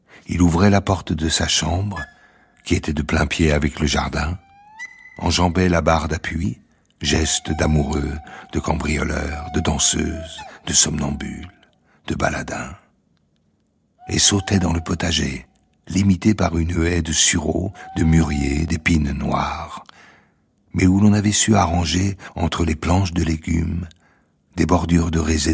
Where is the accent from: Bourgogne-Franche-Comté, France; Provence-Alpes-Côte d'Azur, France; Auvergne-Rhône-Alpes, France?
Bourgogne-Franche-Comté, France; j'ai su très jeune que je n'étais pas français, que je n'appartenais pas au village. J'ai été élevé dans le Morvan.